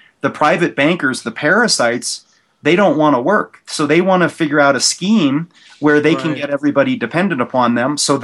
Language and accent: English; Tampa, Florida, United States; And I'm from Tampa originally